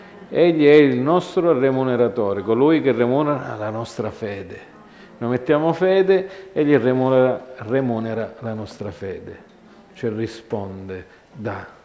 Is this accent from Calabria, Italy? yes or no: yes; Bocale, Calabria, Italy; Io quando ero piccolo, a Bocale